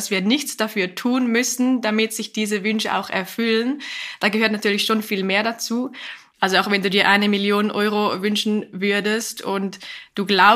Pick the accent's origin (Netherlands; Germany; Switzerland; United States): Switzerland; Zurich; Ja, ich komme aus der Schweiz, ich lebe im Kanton Zürich, ich bin 33 Jahre alt